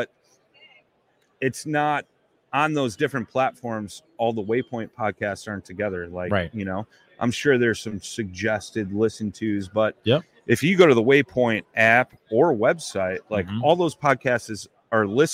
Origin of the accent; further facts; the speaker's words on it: Chicago, Illinois, United States; I'm a blues man. I'm from Chicago.